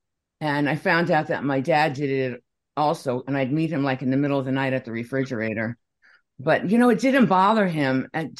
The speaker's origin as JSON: {"language": "English", "town": "Brooklyn", "region": "New York", "country": "United States", "tie": "born or raised there", "lives_now": "California, United States", "said": "Well, I was telling you is that the word camping never came up as a child. Nobody ever went camping. So when I moved to California, camping and hiking, it was just"}